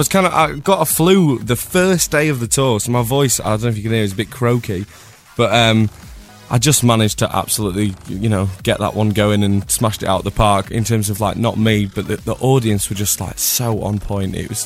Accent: Scotland, United Kingdom; born there; accent: Scottish; I was born in Scotland and my parents are like the most Glaswegian people you've ever met. So I just switch accents.

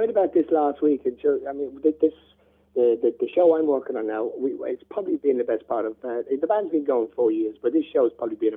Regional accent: Ireland; I remember growing up in Ireland, and all the English cousins would come over

